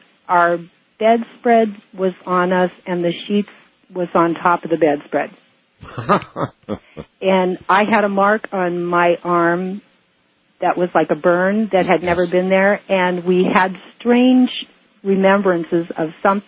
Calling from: Hawaii, United States; I'm calling from Hawaii.

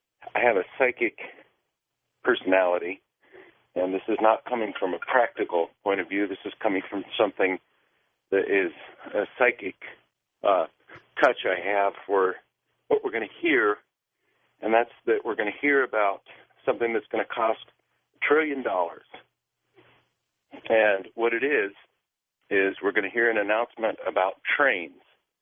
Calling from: Ashland, Oregon, United States; And I'm from Ashland, Oregon.

